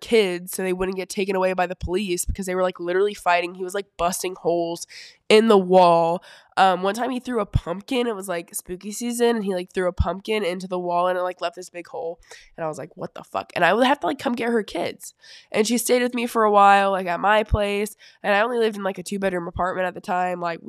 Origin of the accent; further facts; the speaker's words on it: North Carolina, United States; moved away as an adult; now in Kentucky, United States; So I lived in North Carolina my whole life, and I moved to Kentucky like almost 2 years ago now.